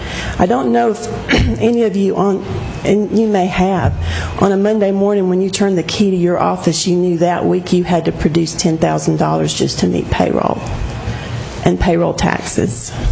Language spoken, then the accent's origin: English; Aiken, South Carolina, United States; born there; I was born in Aiken.